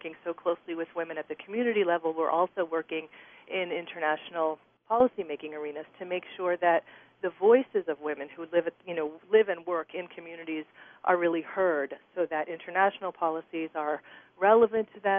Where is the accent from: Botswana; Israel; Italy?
Israel; now in New York, United States; I'm originally from Israel, and I spent a long time working in peace and justice organizations in Israel. And when I came to New York